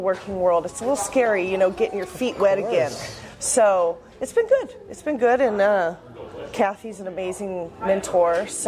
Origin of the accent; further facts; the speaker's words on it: California, United States; moved away as an adult; now in Canada; Yes, I'm from California, and I came up here and I had a couple babies, and I've been at home raising them